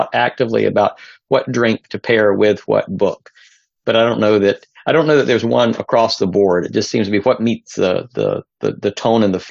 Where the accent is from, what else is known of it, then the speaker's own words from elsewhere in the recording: North Carolina, United States; I am from North Carolina originally, and that was my favorite independent bookstore when I was in North Carolina.